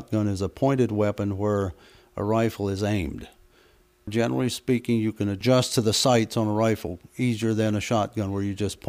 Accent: Indiana, United States; That piece of wood comes from the home place where I grew up in Indiana.

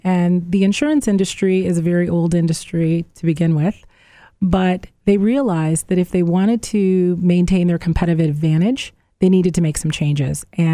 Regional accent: Oberlin, Ohio, United States; I am originally from Oberlin, Ohio, and was working in downtown Cleveland and was ready for my next opportunity.

